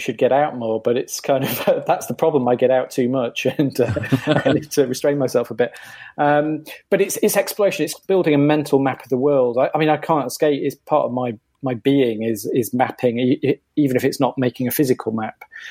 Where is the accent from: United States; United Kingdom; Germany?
United Kingdom; East Midlands; But we're all from Lincolnshire originally, so the other side of the spine of the country to you